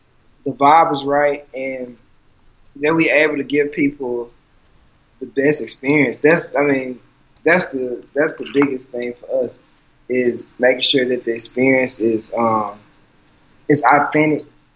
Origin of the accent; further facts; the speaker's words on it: the South, United States; I mean, growing up in the South and our parents were always dressed head to toe fly just because of Jim Crow.